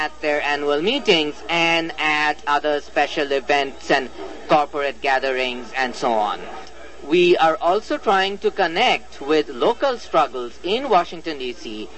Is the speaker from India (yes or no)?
yes; India; A few words about myself. I come from India